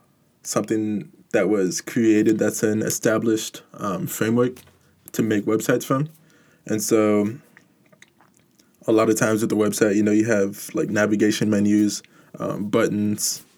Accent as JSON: {"language": "English", "town": "Houston", "region": "Texas", "country": "United States", "said": "and also being in my home state because I'm from Houston"}